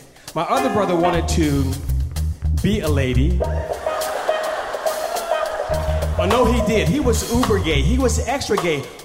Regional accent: Oakland, California, United States; I grew up on East 14th in Oakland, California.

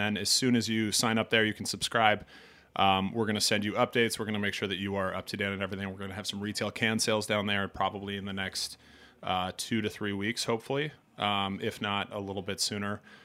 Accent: Vermont, United States; now in New York, United States; I'm not a native New Yorker. I grew up in Vermont. And so being here for 5 or 6 years and knowing that this is my home now

